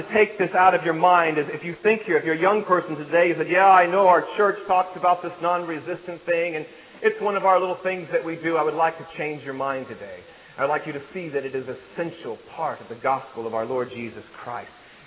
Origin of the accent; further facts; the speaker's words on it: Texas, United States; I was raised in Texas and never heard of that.